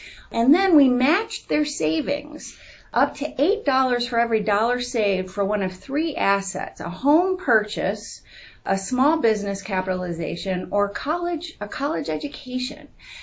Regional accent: Louisville, Kentucky, United States; So I grew up here in Louisville, actually, in an apartment raised by a single mom. You know, I'm Jewish, and we grew up in an apartment complex

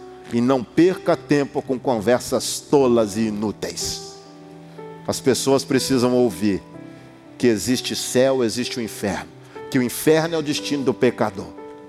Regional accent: Belo Horizonte, Minas Gerais, Brazil; born there; lá na cidade onde eu nasci e pastoreei durante muito tempo. Em Belo Horizonte.

